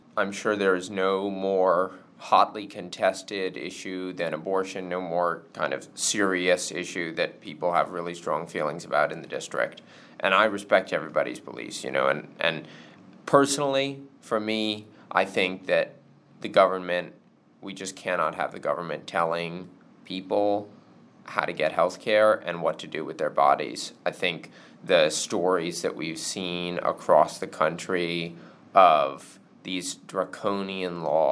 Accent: Winfield, Pennsylvania, United States; also born or lived in Selinsgrove; I was born in Snyder County in Monroe Township off of Park Road, then moved into Sealands Grove and eventually up to Winfield. So I graduated from Lewisburg High School in 2019 and then Yale University in 2023.

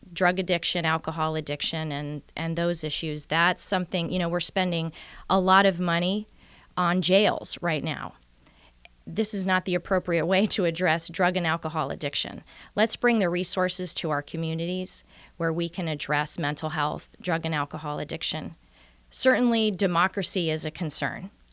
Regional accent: Wyalusing, Pennsylvania, United States; also born or lived in Denver / Germany; chose to retire in Bradford County, which is where around where my mother grew up. And so from the time I was 10, I lived right outside of Wyalusing in Bradford County. And then in 1987, I came to Bloomsburg University as a student. And I've been here really ever since then.

